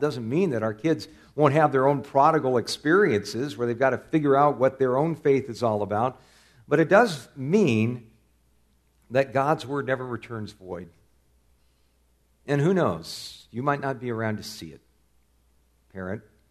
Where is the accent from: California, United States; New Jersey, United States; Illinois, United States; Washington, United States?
California, United States; Where I grew up in California, we had a big olive tree out in our front yard.